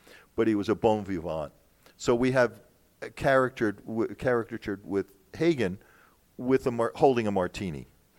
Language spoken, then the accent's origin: English; United States; I'm an American, you know, all-American boy.